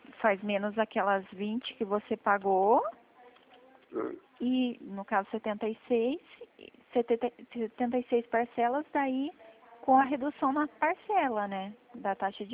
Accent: Toledo, Paraná, Brazil; Não, eu sou de Toledo, no Paraná.

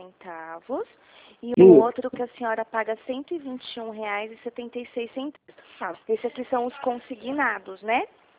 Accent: Dracena, São Paulo, Brazil; Sim, sou aqui de Dracena, sim.

